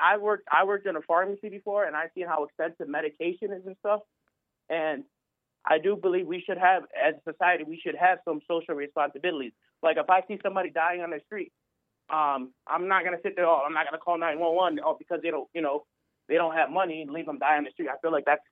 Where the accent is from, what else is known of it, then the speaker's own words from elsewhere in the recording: New York, United States; born there; I was born in America. I was born in New York State.